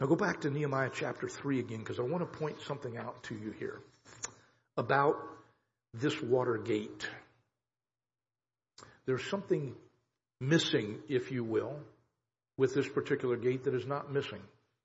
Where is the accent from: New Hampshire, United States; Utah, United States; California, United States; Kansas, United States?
Kansas, United States; Can any good thing come out of Wyandotte County? Or Cass County or wherever. That's where I'm from. I grew up in Wyandotte County.